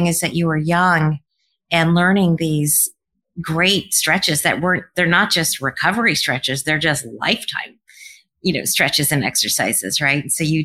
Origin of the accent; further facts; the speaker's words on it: Colorado, United States; So I grew up downhill skiing. I grew up in Colorado.